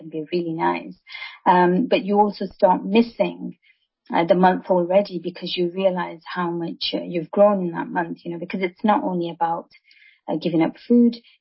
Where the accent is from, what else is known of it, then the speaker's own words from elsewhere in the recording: United Kingdom; So, yes, I am British and I am Indian as well.